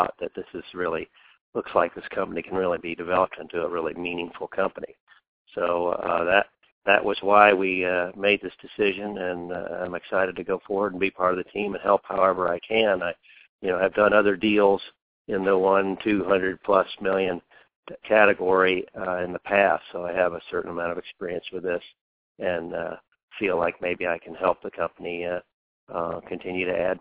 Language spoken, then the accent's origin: English; United States; and I'm an American. I'm calling you from the U.S., and we'll stay in the U.S.